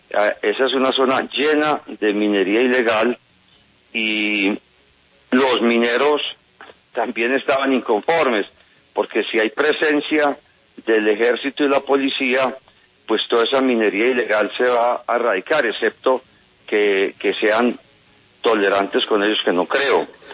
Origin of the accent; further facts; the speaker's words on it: Colombia; somos todos colombianos